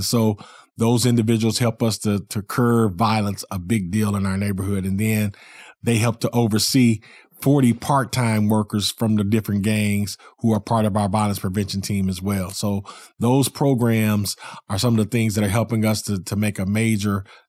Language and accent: English; Muncie, Indiana, United States; also born or lived in Union City, Tennessee; You know, a kid from Ken, Tennessee, Union City, Tennessee, growing up in Muncie, Indiana